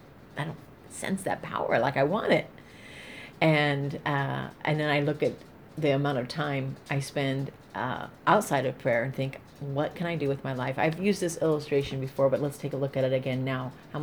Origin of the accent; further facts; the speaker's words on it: California, United States; I'm concerned about where we're going in America, in California, right here in my hometown.